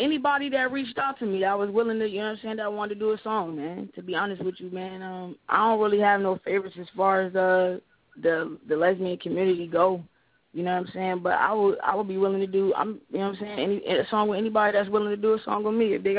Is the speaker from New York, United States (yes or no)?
yes; New York, United States; For the fact that I'm from New York and I still haven't had an opportunity to do a show where I'm actually from yet.